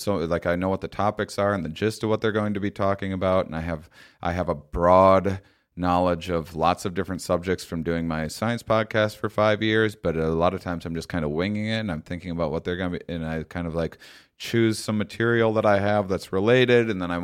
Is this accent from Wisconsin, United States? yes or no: yes; La Crosse, Wisconsin, United States; So like I'll go through Wisconsin where I'm from originally.